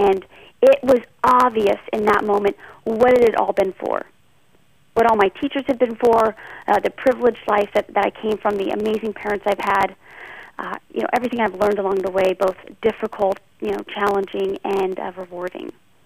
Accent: Honey Creek, Iowa, United States; I grew up in Honey Creek, Iowa, on 40 acres of land.

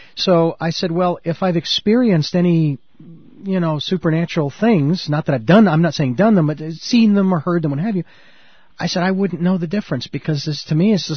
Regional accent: Phoenix, Arizona, United States; now in Santa Barbara, United States; I know that when people moved to my hometown of Phoenix, Arizona, when I was growing up and as I was in broadcasting there

